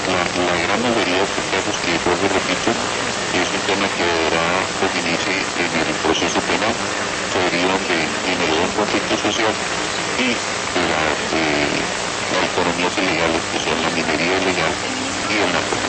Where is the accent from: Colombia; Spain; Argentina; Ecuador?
Colombia; lo que tenemos que rodear como colombianos